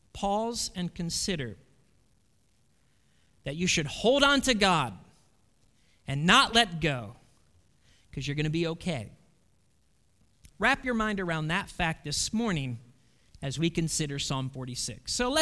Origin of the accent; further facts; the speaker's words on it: Midwest, United States; I'm a Midwesterner. I've never been in an earthquake in my life.